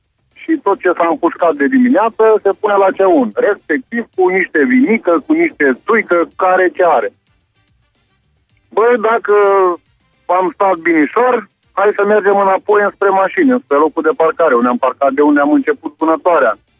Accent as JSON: {"language": "Romanian", "country": "Moldova", "lives_now": "Bucharest, Romania", "said": "Eu sunt original din Basarabia."}